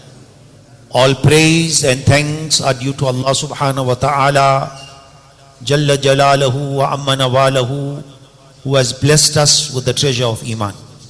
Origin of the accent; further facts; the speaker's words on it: South Africa; I am here present in South Africa, in my hometown.